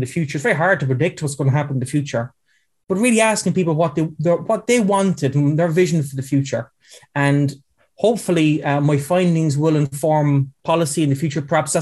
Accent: Munster, Ireland; accent: West Cork; now in Dublin, Ireland; But I grew up in West Cork, like I say, and I would have a foot in both camps

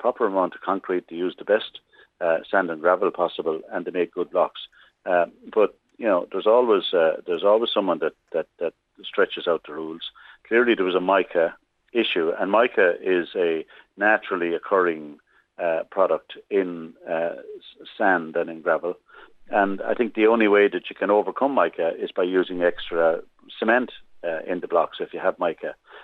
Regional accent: Leinster, Ireland; I'm down from South Offaly

